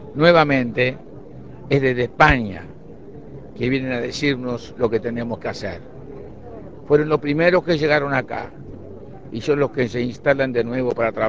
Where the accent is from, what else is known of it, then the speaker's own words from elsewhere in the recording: Uruguay; solo como presidente de la República, sino como ciudadano, como uruguayo